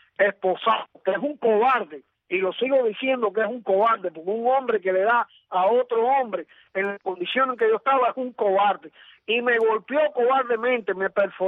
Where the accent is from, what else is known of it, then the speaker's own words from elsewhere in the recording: Cuba; mi dignidad como ciudadano cubano